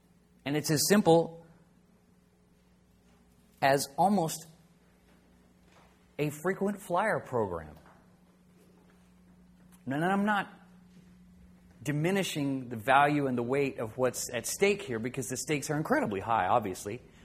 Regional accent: Texas, United States; Now, I grew up in Texas a little bit, and I think there's some of the Southern church thing still kind of left in me

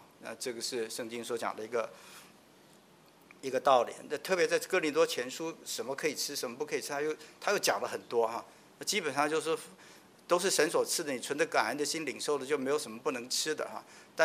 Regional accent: Taiwan; 我从台湾来的，台湾有个地方美食叫做猪血糕，那很多在台湾长大都会吃那个东西，蘸个酱吃，很好吃的。

